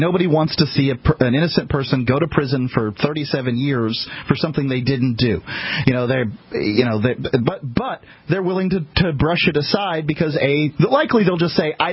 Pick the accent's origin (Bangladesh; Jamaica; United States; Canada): United States; say that the United States system of judicial jurisprudence is the very best on the planet because I'm American, right?